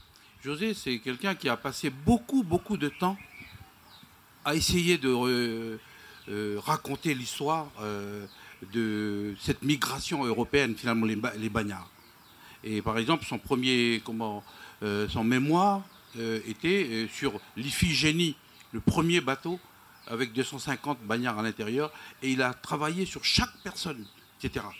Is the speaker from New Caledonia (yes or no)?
yes; Tiga, Loyalty Islands Province, New Caledonia; dans les sociétés Kanaks, nous, le clan qui est à côté de chez nous, à Tiga, alors que Tiga, c'est petit, c'est un clan de Tonga